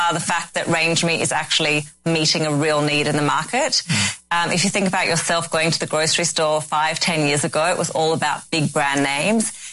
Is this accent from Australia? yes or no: yes; Sydney, New South Wales, Australia; also born or lived in South Africa / London